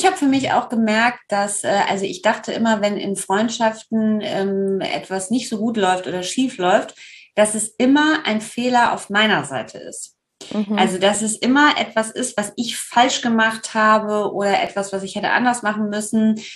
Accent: Rhineland, Germany; ich komme ja aus dem Rheinland

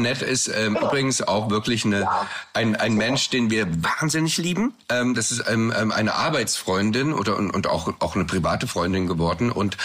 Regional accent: Thuringia, Germany; ich komme ja eigentlich aus Thüringen und mein Vater ist dann nach der Wende nach München gezogen

